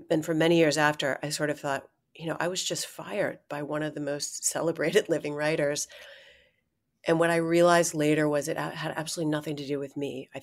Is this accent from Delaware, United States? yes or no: yes; Delaware, United States; And it was at that point that I'm from Delaware.